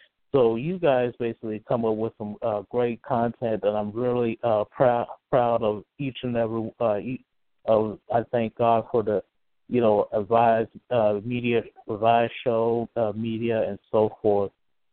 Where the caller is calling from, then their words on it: Montgomery, Alabama, United States; I'm calling from Montgomery, Alabama. How y'all doing this evening?